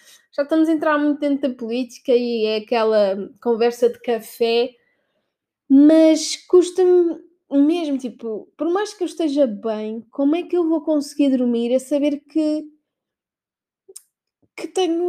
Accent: Portugal; custa mesmo muito ver pessoas como nós, portugueses, que são super esforçadas

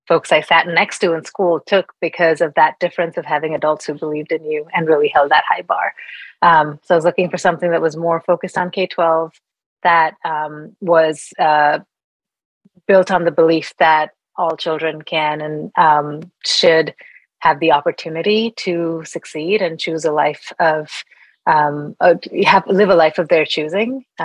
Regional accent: Bangalore, Karnataka, India; also born or lived in Mumbai; I was born and raised in India and was born in Bombay, was raised in Bangalore. So I consider myself a South Indian more than North Indian.

